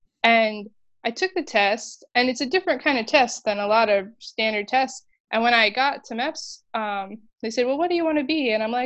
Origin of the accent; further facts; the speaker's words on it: South Dakota, United States; So about myself, I'm from Western South Dakota, and I specify Western South Dakota because we are a ranching community as opposed to farming